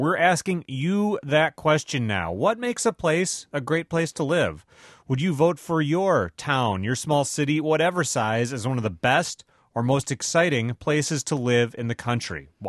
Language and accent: English; Michigan, United States; I'm from Michigan. I've never been to Harbor Springs.